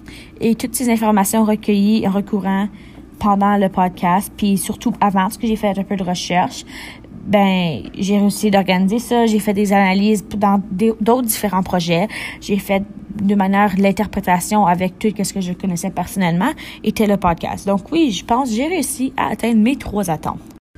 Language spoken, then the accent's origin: French; Alexandria, Ontario, Canada; je viens d'Alexandria. Vous avez vu un peu c'est quoi. Le village, il est petit.